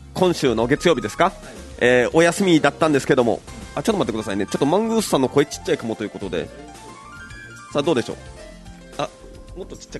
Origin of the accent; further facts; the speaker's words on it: Kyushu, Japan; 頑固親父、その、九州男児ですから